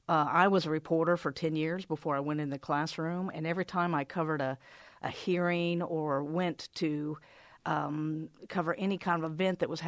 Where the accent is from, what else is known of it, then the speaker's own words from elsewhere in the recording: Missouri, United States; I'm from Missouri.